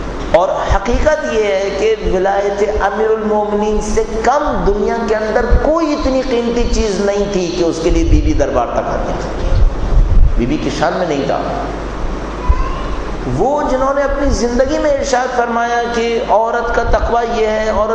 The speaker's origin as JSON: {"language": "Urdu", "country": "Pakistan", "said": "مثلا میں پاکستانی ہوں، پاکستان کے اندر رہ رہا ہوں"}